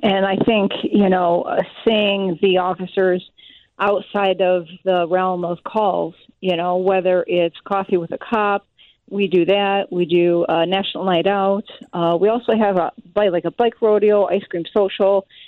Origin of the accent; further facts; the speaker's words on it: Lindenhurst, Illinois, United States; I was Lindenhurst, and like I said, growing up in Lindenhurst, then I was explorer.